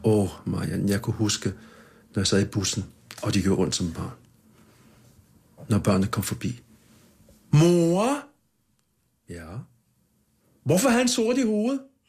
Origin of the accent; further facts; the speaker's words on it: Sudan; also born or lived in Egypt; now in Copenhagen, Denmark; jeg kommer fra Sudan, født i Egypten og undfanget i København